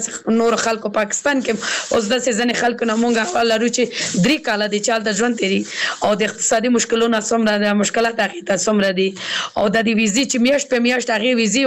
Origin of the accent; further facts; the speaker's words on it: Kabul, Afghanistan; زه اوس بله ولایت کې اوسېږم، زه پخپله د کابل ولایت نه یم.